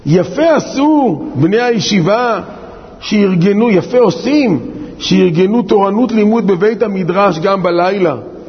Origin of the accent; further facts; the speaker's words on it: Jerusalem, Jerusalem District, Israel; ברוך השם, אנחנו מירושלים לא מרגישים את הטעם הזה